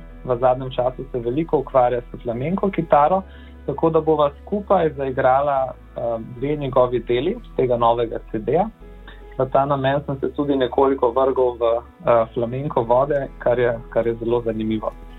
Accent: Ljubljana, Central Slovenia, Slovenia; kajti tudi sam sem iz Ljubljane, tako da imam tukaj kar veliko bazo poslušalcev

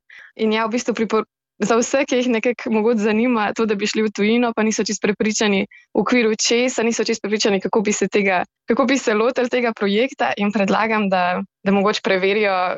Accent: Upper Carniola, Slovenia; now in France; Čeprav prihajam iz Gorenjske in bi rekla, da sem navajena lepih pogledov na gore

